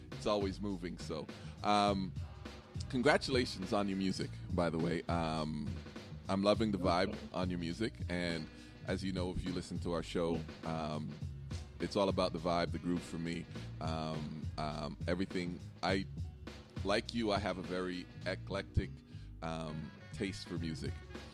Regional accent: Jamaica; Like, I love my music. I'm Jamaican.

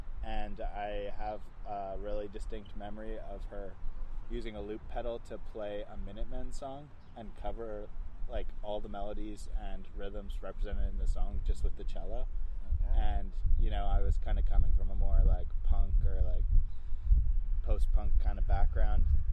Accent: Montreal, Quebec, Canada; born or raised there

